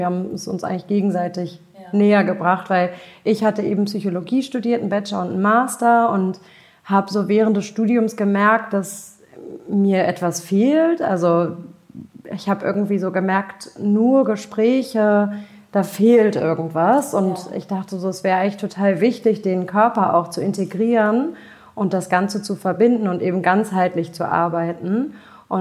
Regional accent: Hamburg, Germany; also born or lived in Tel Aviv, Israel; ich komme ja aus Hamburg, aber ich habe 8,5 Jahre in Tel Aviv gewohnt.

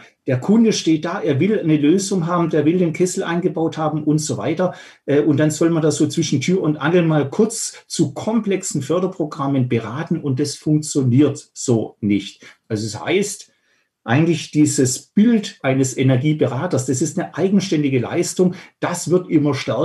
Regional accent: Baden-Württemberg, Germany; ich komme ja aus Baden-Württemberg

